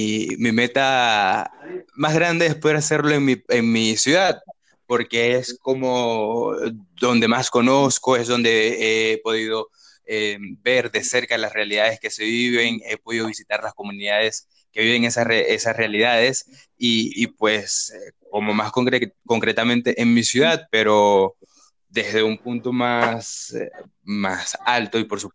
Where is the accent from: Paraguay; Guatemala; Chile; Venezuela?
Venezuela; moved away as an adult; tengo 21 años, hace 2 años salí de Venezuela, tenía 19 años